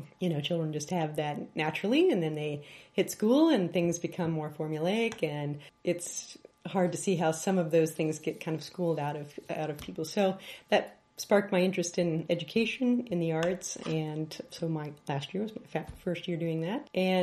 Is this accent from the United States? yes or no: yes; Kansas City, Missouri, United States; I'm from Kansas City, and I am an artist and an art educator there.